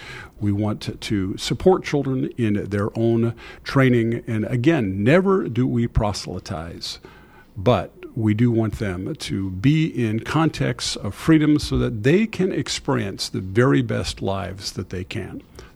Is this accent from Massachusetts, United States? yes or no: yes; Boston, Massachusetts, United States; also born or lived in West Africa; The Boston area.